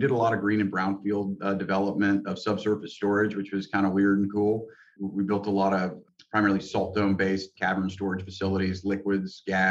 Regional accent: Houston, Texas, United States; So born and raised here in Houston, Texas. Went to a small private school here in town, Kincaid.

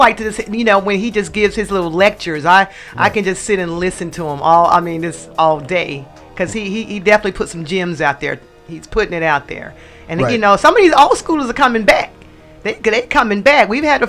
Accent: Atlanta, Georgia, United States; Atlantan, so I'm like, it's crazy in Atlanta.

